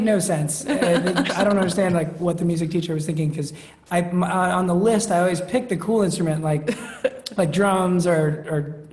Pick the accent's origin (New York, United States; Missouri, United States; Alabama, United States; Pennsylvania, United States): New York, United States; Staten Island; I grew up on the outskirts of the city in Staten Island.